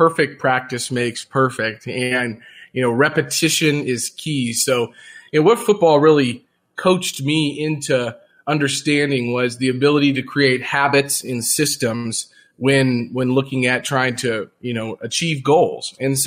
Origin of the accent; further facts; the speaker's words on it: Jefferson City, Missouri, United States; you know, I grew up in Jefferson City, Missouri. And, you know, I was an athlete.